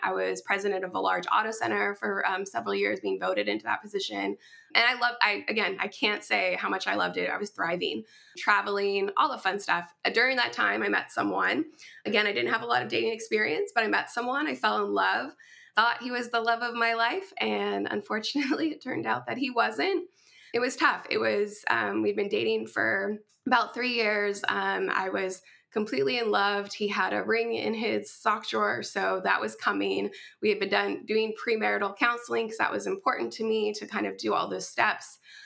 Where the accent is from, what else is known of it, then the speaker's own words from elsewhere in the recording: California, United States; I am from Southern California